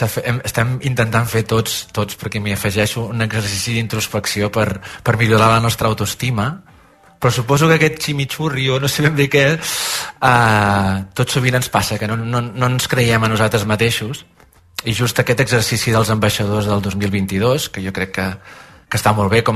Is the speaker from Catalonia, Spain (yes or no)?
yes; Manresa, Catalonia, Spain; Sí, som un poble, però també ja comencem a ser una ciutat on la gent ja no ens coneixem.